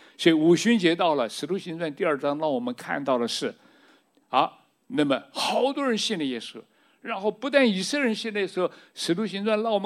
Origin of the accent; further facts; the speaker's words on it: China; 我们中国人蒙恩，日本人蒙恩了